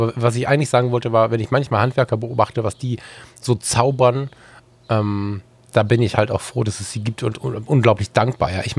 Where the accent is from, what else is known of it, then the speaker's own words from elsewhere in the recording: West Germany, Germany; ich als Wessi-Bengel